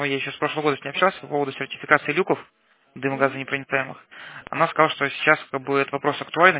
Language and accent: Russian; Moscow, Russia; я из Москвы, звоню из лаборатории Альфа пожарной безопасности.